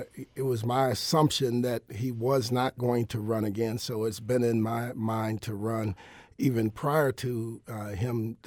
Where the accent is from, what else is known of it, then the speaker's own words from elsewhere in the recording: Joliet, Illinois, United States; now in St. Louis, United States; I'm originally from Joliet, Illinois, as you know, Jason, and you also, Rachel. I ended up in St. Louis. I went to SIUE on a wrestling scholarship and ended up in St. Louis.